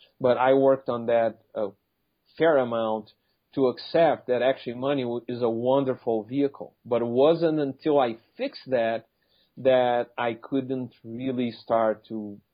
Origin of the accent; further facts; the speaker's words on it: Brazil; now in United States; I'm originally from Brazil, and over there, money is not seen like it's seen here in the U.S.